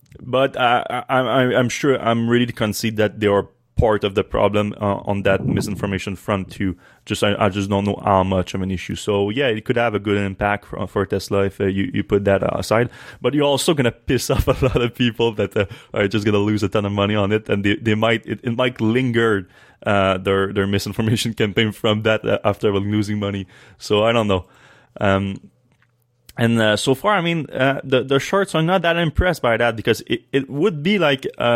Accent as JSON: {"language": "English", "country": "Canada", "said": "Yeah, well, I mean, I'm not the biggest fan of Justin Trudeau"}